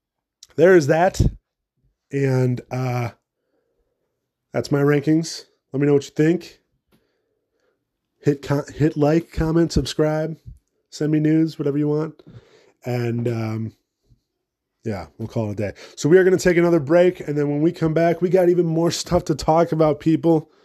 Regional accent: Illinois, United States; Let's start off with Illinois, because it's Illinois, you know, it's my home state.

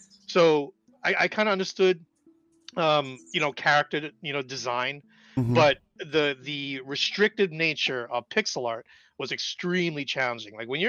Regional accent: Brooklyn, New York, United States; accent: Brooklyn; my wife, when she met me, she was like, oh, you have this weird Brooklyn accent, like water. I'm like, I never hear that. But yeah, I guess I have an accent.

